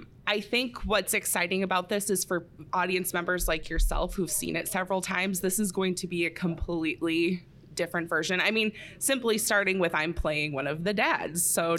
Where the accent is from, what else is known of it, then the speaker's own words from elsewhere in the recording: South Dakota, United States; And then, yeah, found my way back here in Sioux Falls. I'm from South Dakota. And yeah, I've been back for about 6 years now